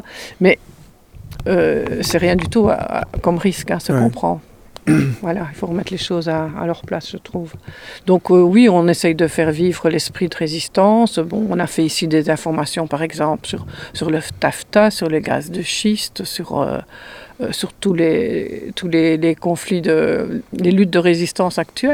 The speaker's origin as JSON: {"language": "French", "country": "Belgium", "moved": "yes", "lives_now": "France", "said": "Moi, je suis belge, hein, je ne suis pas d'ici, je suis ici depuis 25 ans environ"}